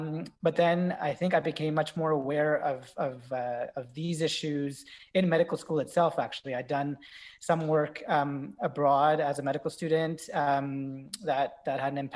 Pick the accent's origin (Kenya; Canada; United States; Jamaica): Canada; Quebec; I was born in Montreal. I grew up on the South Shore to parents who came here from South Asia as immigrants. And so growing up in a, you know, predominantly white, middle lower class, working class, Francophone